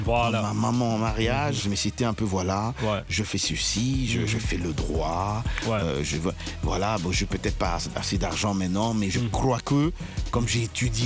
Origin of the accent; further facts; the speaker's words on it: Bukavu, South Kivu, DR Congo; born there; Bukavu, moi je suis né à Bukavu, tu sais.